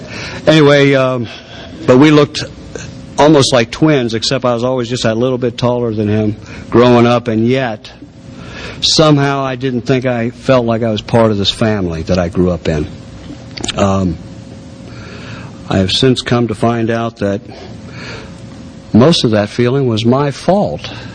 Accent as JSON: {"language": "English", "town": "Buffalo", "region": "New York", "country": "United States", "tie": "born there", "said": "I was born in Buffalo, New York, right near Niagara Falls, and my father was, in fact, alcoholic."}